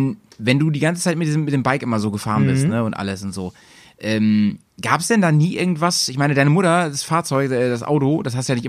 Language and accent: German; Bückeburg, Lower Saxony, Germany; Ich komme ja da aus Schaumburg-Bückeburg. Mhm. Da bin ich groß geworden. Und das ist ja genau die Hälfte zwischen Bremen und hier quasi.